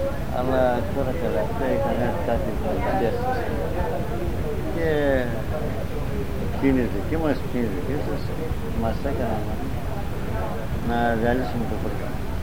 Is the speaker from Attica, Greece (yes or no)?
no; Petrota, East Macedonia and Thrace, Greece; Καταγωγή του πατέρα μου είναι γνήσια, εγώ ο Πετροτιώτης.